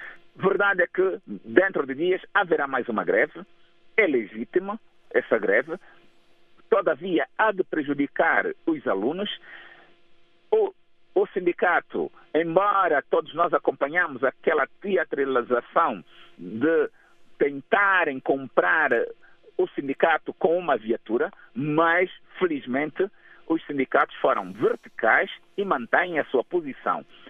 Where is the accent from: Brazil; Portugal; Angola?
Angola; devemos criar em nós, enquanto angolanos, a consciência de que cada um de nós é um potencial candidato